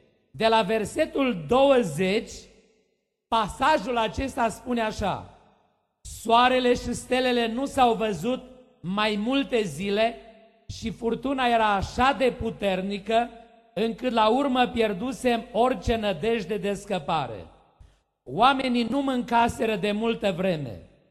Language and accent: Romanian; Șerpeuș, Romania; vin de la Șerpeuș, o localitate de frați romi din Banat, din zona Ardealului, între Arad și Oradea.